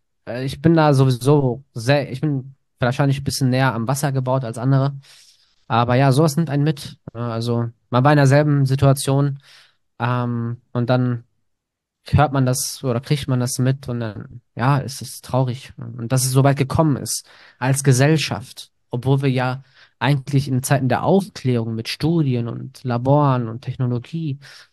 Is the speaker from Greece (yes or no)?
yes; Greece; Ich bin einfach nur ein Mensch, bin ein Grieche, der wahrscheinlich nichts kann